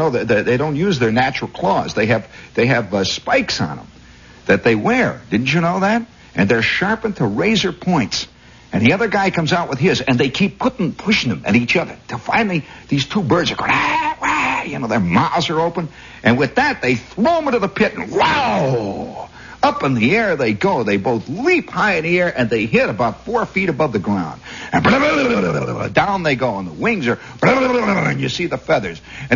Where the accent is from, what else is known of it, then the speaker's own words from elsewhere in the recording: Indiana, United States; accent: Indiana; And so I immediately turned down my Indiana accent. I had it, you know. I said, yep, I'm from Indiana.